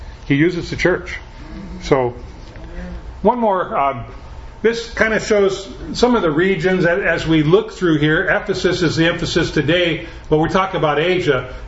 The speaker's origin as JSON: {"language": "English", "town": "Ruston", "region": "Washington", "country": "United States", "tie": "born or raised there", "said": "I was raised in Ruston. How many of you know where Ruston is?"}